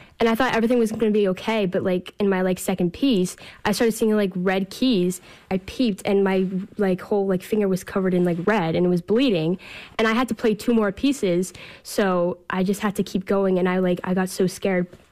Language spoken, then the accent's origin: English; United States; born there; Yeah, I was born in this country, but I kind of wish I was born in Russia.